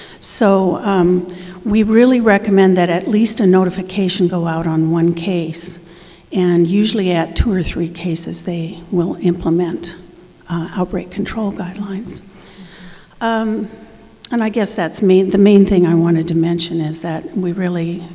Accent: Washington, United States; from Washington State.

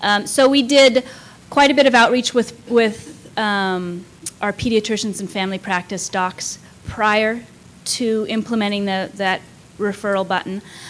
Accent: Tacoma, Washington, United States; I grew up in Tacoma, so I know that area well.

